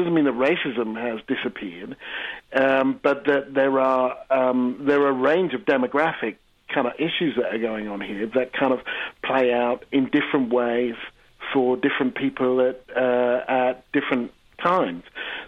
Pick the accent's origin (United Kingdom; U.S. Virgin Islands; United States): United Kingdom; England; accent: English; I grew up in England, you probably guessed by the accent, and I studied French. So I lived in Paris for 6 months.